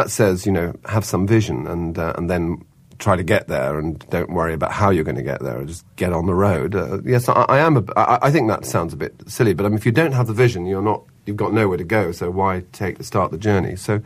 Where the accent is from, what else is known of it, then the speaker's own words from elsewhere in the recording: London, United Kingdom; born there; I was born in London myself, and we lived...